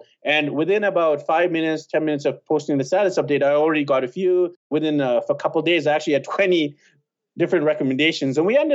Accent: Vancouver, British Columbia, Canada; also born or lived in Australia; I used to live in Sydney, Australia, and I'm from Vancouver.

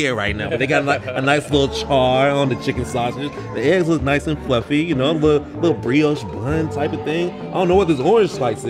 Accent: Arkansas, United States; I'm in Arkansas. I grew up in Arkansas.

